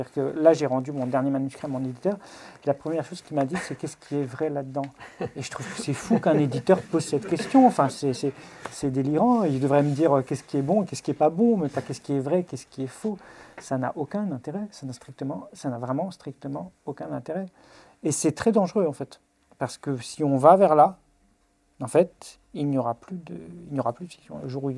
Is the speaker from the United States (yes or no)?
no; Lyon, Auvergne-Rhône-Alpes, France; puisque j'ai grandi, je suis né à Lyon, j'ai vécu à Lyon.